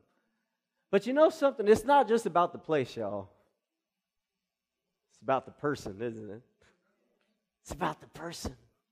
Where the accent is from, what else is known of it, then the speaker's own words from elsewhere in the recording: Arkansas, United States; So I grew up in Arkansas, so I'm an Arkansas Razorback fan.